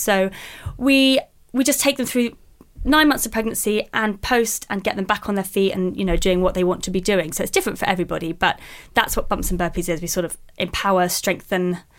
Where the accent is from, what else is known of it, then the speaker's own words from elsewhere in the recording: London, United Kingdom; So I grew up in London, still live in London now.